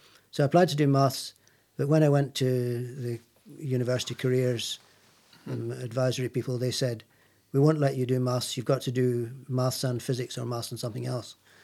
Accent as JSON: {"language": "English", "town": "Glasgow", "region": "Scotland", "country": "United Kingdom", "tie": "born or raised there", "said": "I was born in Glasgow on the 18th of February, 1945."}